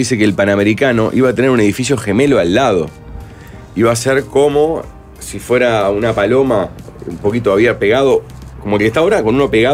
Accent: Montevideo, Uruguay; Soy del Cerro. El centro era como viajar a otro mundo.

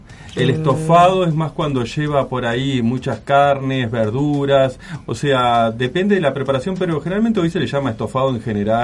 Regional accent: Victoriano Suárez, Maldonado, Uruguay; Cerca de Pan de Azúcar, me crié en un pueblo que se llamaba, una colonia más bien, que se llamaba Victoriano Suárez.

